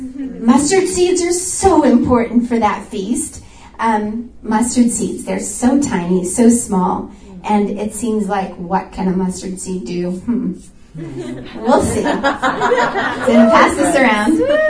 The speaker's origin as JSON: {"language": "English", "region": "South India", "country": "India", "said": "You know, I'm from India, and India is known as the nation of spices."}